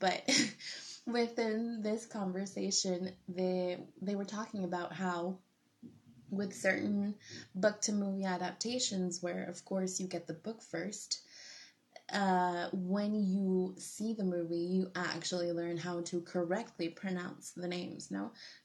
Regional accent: United States; accent: American; I was told that it might be fun to add my gringo accent.

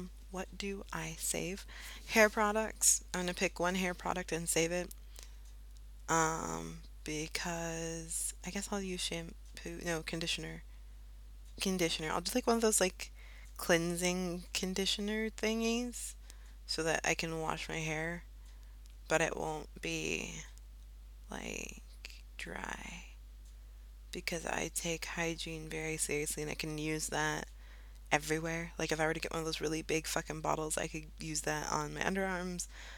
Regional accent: United States; now in Germany; I live in Germany. I'm American, but I live in Germany.

